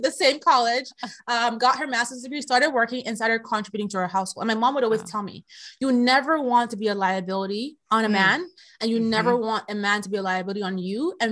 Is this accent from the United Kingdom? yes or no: no; Nigeria; I'm originally from Nigeria, a background where, you know, for a woman's place, you know, marriage, having kids.